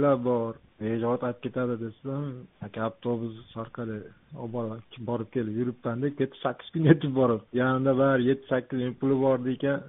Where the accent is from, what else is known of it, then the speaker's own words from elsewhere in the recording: Andijan, Andijan Region, Uzbekistan; Hozir ko'pchilik Andijonda yashayman, Andijonlikman aka.